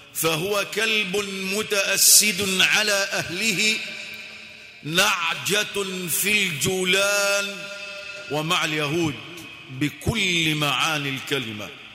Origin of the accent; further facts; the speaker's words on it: Egypt; في مصر في بلدنا هذا لا يعبأ إلا بنفسه